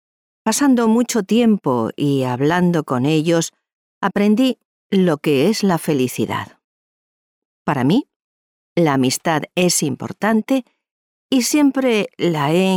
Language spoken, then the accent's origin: Spanish; Spain; Soy española y acabo de escribir un libro.